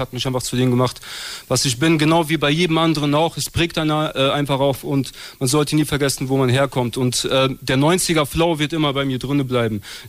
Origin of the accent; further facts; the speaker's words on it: Siegen, North Rhine-Westphalia, Germany; Den habe ich ganz gewidmet meinem Ort, wo ich aufgewachsen bin. Und zwar, das ist der Fischbacher Berg. Der hat mich gemacht zu dem, was ich bin.